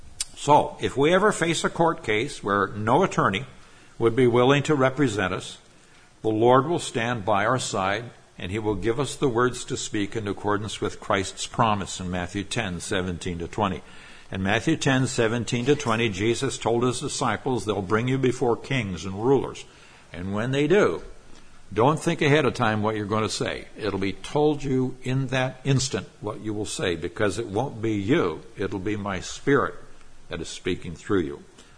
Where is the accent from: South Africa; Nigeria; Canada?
Nigeria; Now, I grew up in Nigeria, West Africa.